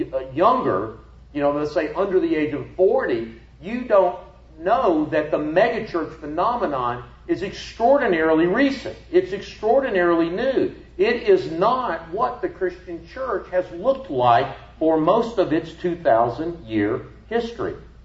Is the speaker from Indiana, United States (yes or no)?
no; Atlanta, Georgia, United States; now in Billings, United States; I mean, and I can tell you, I was raised in the Atlanta area, and y'all know Atlanta.